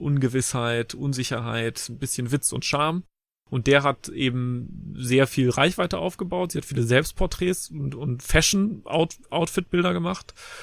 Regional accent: Leverkusen, North Rhine-Westphalia, Germany; ich bin in Leverkusen zur Schule gegangen

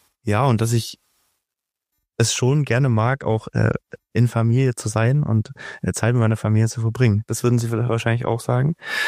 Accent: Großrückerswalde, Saxony, Germany; also born or lived in Annaberg-Buchholz; Geboren bin ich nicht direkt da, ich bin in Annaberg-Buchholz geboren. Das liegt zunächst, die nächstgrößere Stadt, liegt so 20 Minuten weg. Aber ich bin aufgewachsen und war, bis ich 20 Jahre alt war, in Großrückerswalde.

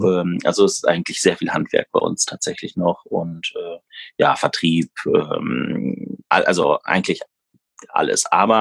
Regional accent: North Rhine-Westphalia, Germany; ich komme aus der Senne und daher kannte man sich halt ein bisschen

